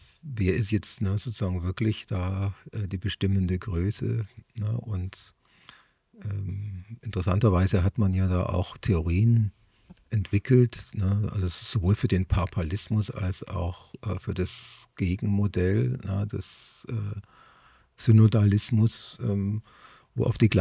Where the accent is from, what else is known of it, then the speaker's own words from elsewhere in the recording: Augsburg, Bavaria, Germany; der große Dichter meiner Heimatstadt, Bertolt Brecht